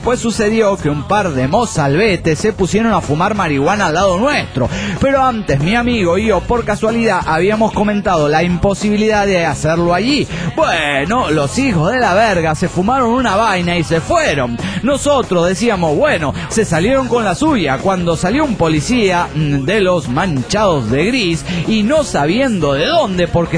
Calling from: Chile; de Chile, po.

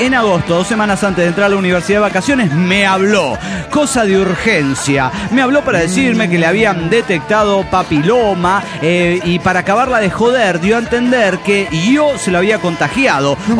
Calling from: Coatzacoalcos, Veracruz, Mexico; de Coatzacoacos.

